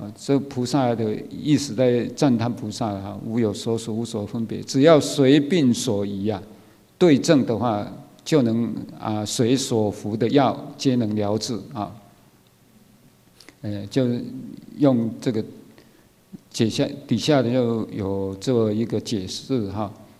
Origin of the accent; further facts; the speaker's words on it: China; 当然我们中国人是喜爱满月的